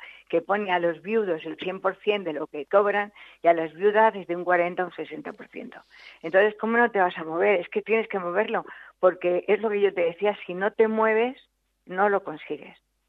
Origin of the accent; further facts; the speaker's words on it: Madrid, Community of Madrid, Spain; Yo venía de Madrid, yo soy de Madrid